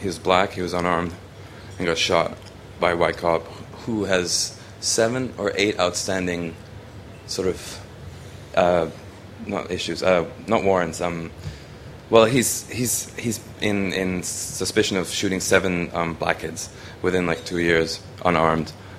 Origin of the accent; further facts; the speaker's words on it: Hong Kong; now in Canada; maybe I grew up in Hong Kong and we don't see that many crazy people